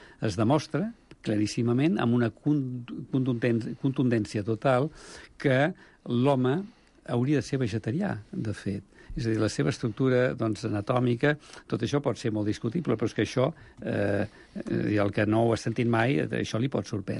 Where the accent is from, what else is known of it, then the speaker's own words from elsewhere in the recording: Sant Cugat, Catalonia, Spain; Jo recordo que quan era petit, jo dic que jo sóc fill de Sant Cugat, 7.500 habitants